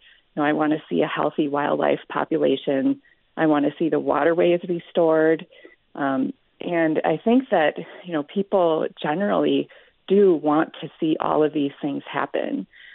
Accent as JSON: {"language": "English", "town": "Antigo", "region": "Wisconsin", "country": "United States", "lives_now": "Madison, United States", "said": "I'm from Antigo, Wisconsin, living in Madison now"}